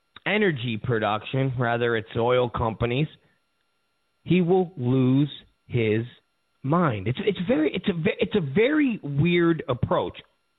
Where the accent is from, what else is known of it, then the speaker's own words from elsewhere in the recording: New York, United States; Completely opposite of what he was when I grew up in New York listening to.